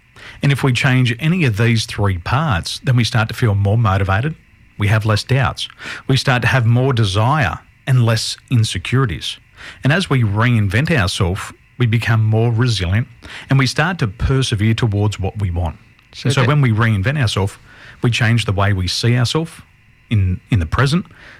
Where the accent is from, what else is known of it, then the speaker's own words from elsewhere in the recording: Sydney, New South Wales, Australia; grew up in the western suburbs of Sydney. My father was born in Windsor. He still lives there. I was born in Windsor Hospital. I don't live there anymore.